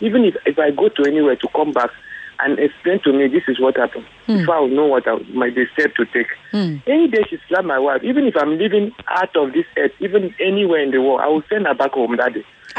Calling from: Aja, Lagos, Nigeria; Yeah. I'm calling from Aja.

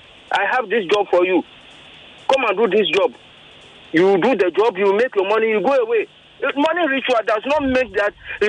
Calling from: Okota, Lagos, Nigeria; Yeah, I called earlier. … I'm calling from Okota.

